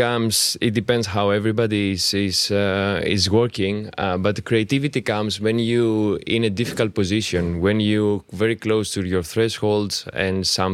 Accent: Athens, Attica, Greece; English is a second language; I'm originally Greek. I come from Athens. I live in 7 different countries

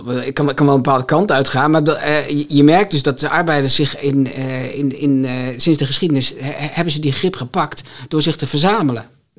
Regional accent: Groningen, Netherlands; toen ik in Groningen opgroeide als zoon van een lerares in het mbo...

